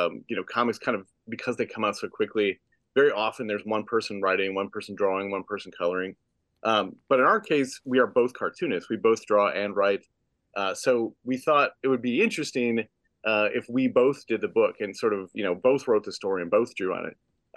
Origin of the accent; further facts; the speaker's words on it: Ringgold, Georgia, United States; moved away as an adult; I grew up in Ringgold. It's a lovely town, a great place. But there was nothing for me.